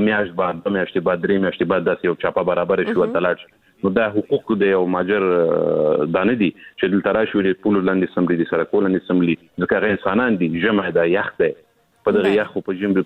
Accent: Afghanistan; زه افغان یم، زه د افغان په نوم یادېږم.

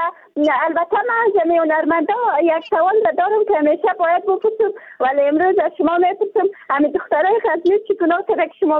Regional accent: Afghanistan; ما از افغانستان هستیم.

